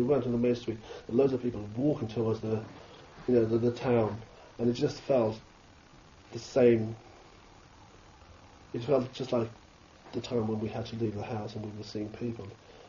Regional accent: Kosovo; now in United Kingdom; being from Kosovo, I'm very, you know, proud of, you know, who I am. I am British, you know, I've got two completely, you know, very legitimate nationalities, because Britain accepts dual nationality as well as Kosovo. So I've got two nationalities

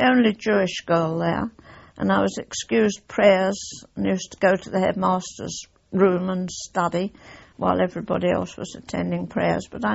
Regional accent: Lewisham, London, United Kingdom; born there; I was born in Lewisham. Lewisham Road, near the brewery.

